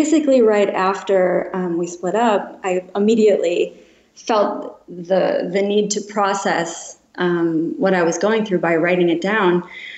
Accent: Wisconsin, United States; born or raised there

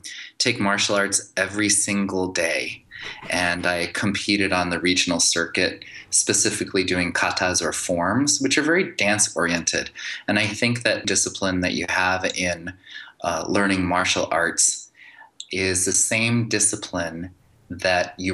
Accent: Santa Fe, New Mexico, United States; When I grew up in Santa Fe, I went to bilingual public schools in the day, and then I went to martial arts classes in the evening, and I had this family that was Korean and American, and I had friends who were Latino and American Indian.

